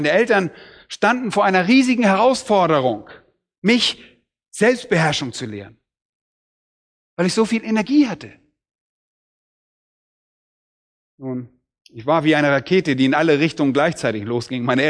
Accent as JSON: {"language": "German", "town": "Bad Oldesloe", "region": "Schleswig-Holstein", "country": "Germany", "tie": "born or raised there", "said": "die Lehrer an unserer Schule, die meine ich in Bad Oldesloe, da wo ich aufgewachsen bin"}